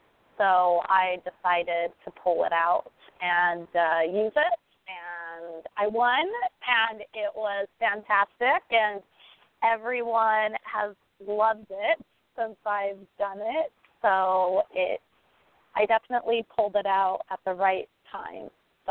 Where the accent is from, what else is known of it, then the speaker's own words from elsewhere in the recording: Brazil; I'm from Brazil. Not a lot of people know this, so I speak Portuguese fluently.